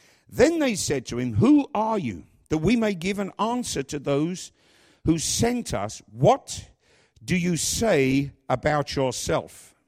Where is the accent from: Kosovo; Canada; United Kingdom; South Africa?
United Kingdom; England; now in Kingston, United States; Well, I'm an Englishman. I'm 60 years old. I'm quite tall. I'm overweight. I live in Kingston, New York.